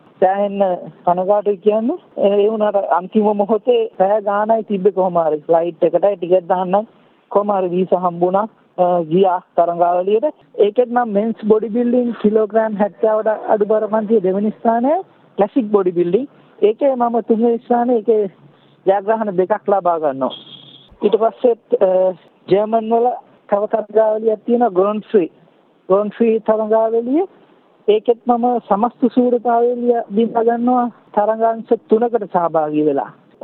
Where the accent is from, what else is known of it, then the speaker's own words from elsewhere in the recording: Malabe, Western Province, Sri Lanka; මගේ ගම මාළඹේ.